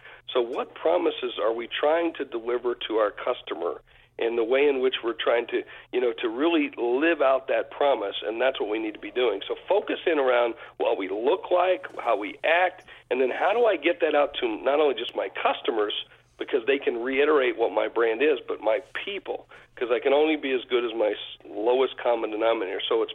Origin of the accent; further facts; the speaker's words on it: South Dakota, United States; You know, I'm from South Dakota, where we've got a bunch of cowboys